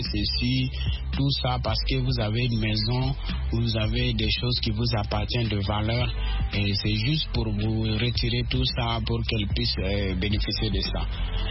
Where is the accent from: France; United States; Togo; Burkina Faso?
Burkina Faso; now in Kolda, Senegal; étant chez moi au Burkina